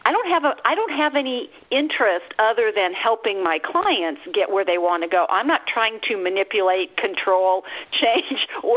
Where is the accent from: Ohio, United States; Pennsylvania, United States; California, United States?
California, United States; Los Angeles; And I grew up in Los Angeles, where it's one of the places where if you don't have a therapist, everybody goes, "What's the matter with you?"